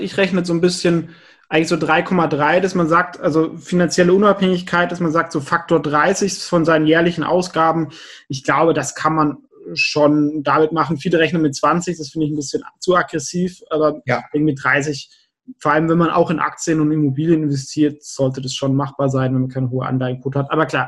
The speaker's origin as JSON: {"language": "German", "country": "Germany", "said": "Aber es ist halt auch, es ist Ausland, das muss man halt schon wissen als Deutscher."}